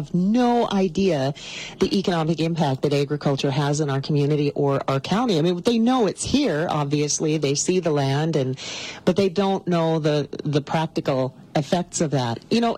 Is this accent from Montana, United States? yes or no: yes; Miles City, Montana, United States; And, you know, I was from Miles City. I hadn't even, we'd been to Glacier National Park once, but I had never really been in the mountains of Montana.